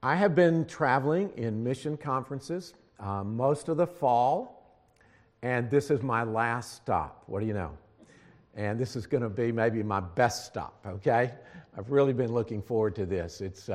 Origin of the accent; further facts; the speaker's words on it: Alabama, United States; also born or lived in Savannah / South Carolina / Tennessee / North Carolina; I grew up in North Alabama. So I was born in Savannah, raised in Alabama, schooled in South Carolina, pastored in Tennessee, a youth pastor in Tennessee, and pastored two churches in North Carolina, served for 40 years in South Carolina